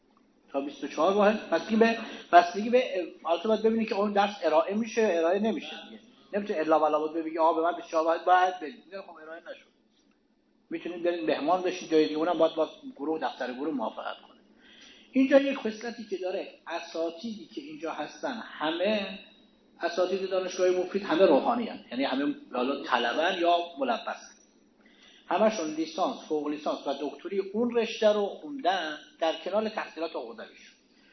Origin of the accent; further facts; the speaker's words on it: Mashhad, Razavi Khorasan, Iran; من خودم که اومدم اینجا من پایه در واقع من از مشهد اومدم، پایه 6 هم مشهد خونده بودم اومدم اینجا